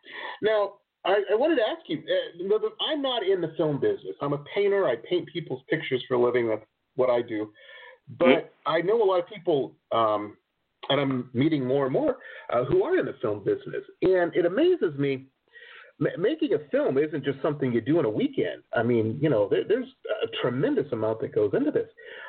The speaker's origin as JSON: {"language": "English", "town": "Detroit", "region": "Michigan", "country": "United States", "tie": "born or raised there", "also_born_or_lived": "California", "said": "I grew up in Detroit, and actually started out in the suburbs of Detroit, and when I moved out of the city, and then went to college and California"}